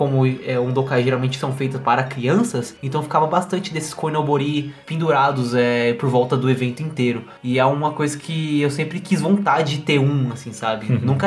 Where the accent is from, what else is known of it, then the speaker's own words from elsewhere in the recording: Brazil; Só porque eu sou brasileiro, aconteceu alguma coisa aqui, rapaz.